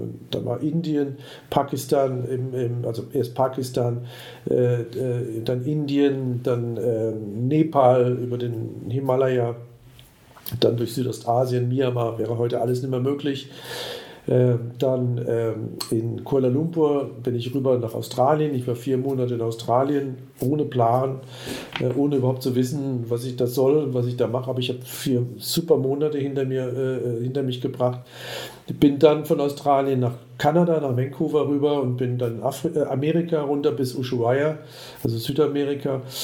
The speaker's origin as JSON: {"language": "German", "town": "Würzburg", "region": "Bavaria", "country": "Germany", "tie": "born or raised there", "said": "von Deutschland, also Würzburg, meine Heimatstadt, nach Kapstadt"}